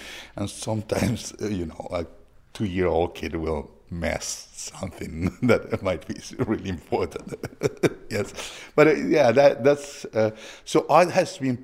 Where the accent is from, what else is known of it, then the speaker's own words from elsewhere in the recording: Lima, Peru; English is a second language; I'm from Lima, Peru. I'm an engineer. I'm an artist, but I'm also an educator.